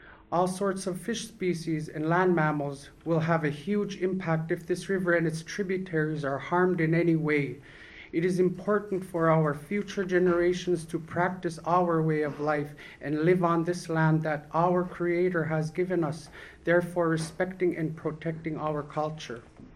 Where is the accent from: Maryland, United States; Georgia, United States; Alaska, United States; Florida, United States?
Alaska, United States; Akiak; also born or lived in Bethel; I was born here in Bethel and raised in the village of Akiak. I'm 33 years old.